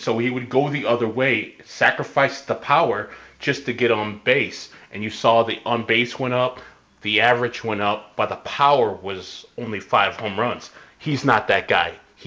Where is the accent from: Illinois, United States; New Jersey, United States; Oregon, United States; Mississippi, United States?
Illinois, United States; born there; I was born in the suburbs. I've been living here for the last probably 20 years, except for the year in San Diego.